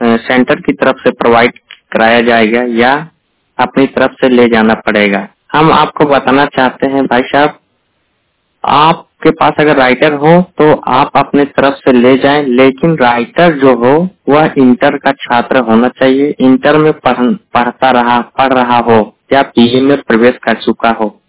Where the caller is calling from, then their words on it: Jaunpur, Uttar Pradesh, India; District Jaunpur Uttar Pradesh से बात कर रहे हैं।